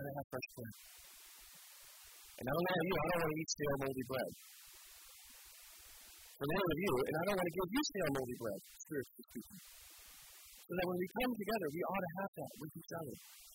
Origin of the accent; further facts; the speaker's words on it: Colorado, United States; I grew up in Colorado, and that's why I don't have the southern accent.